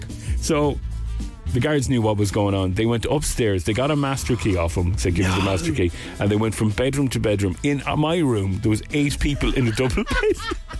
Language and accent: English; Castlebar, County Mayo, Ireland; I was DJing in a hotel in Castlebar. It's my hometown.